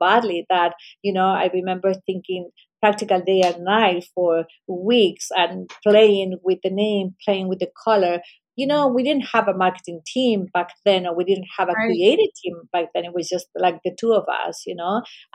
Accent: Chile; English is a second language; I come from Chile, we have an incredible ocean all along the country.

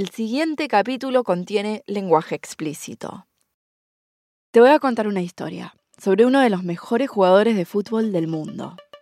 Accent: Argentina; Yo también soy argentina

